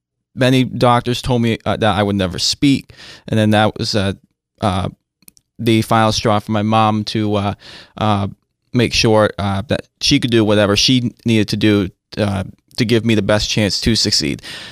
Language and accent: English; Old Town, Maine, United States; I'm right from Old Town, so right up the road from here.